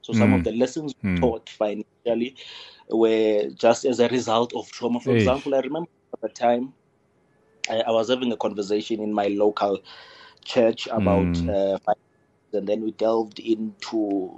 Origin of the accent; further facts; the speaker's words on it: Lusikisiki, Eastern Cape, South Africa; some of the challenges that I think quite a lot of us faced growing up in Lusikisiki